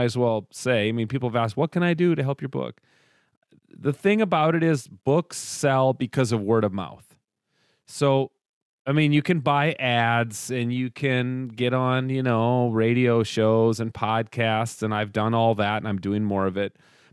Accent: Edina, Minnesota, United States; At Wooden Hill Brewing Company in Edina, Minnesota, my hometown, 6 to 8 p.m.

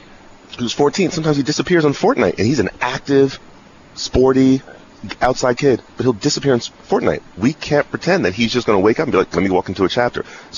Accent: Ridgewood, New Jersey, United States; Oh, I'm born and raised in Ridgewood, New Jersey, and that's where I live.

